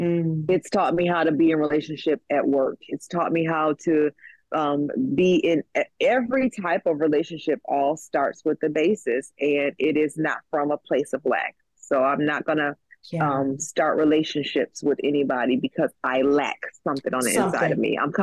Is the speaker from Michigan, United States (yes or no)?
yes; Michigan, United States; now in Chicago, United States; Now I am closer to home because I'm from Michigan. But essentially, I am still here in Chicago by myself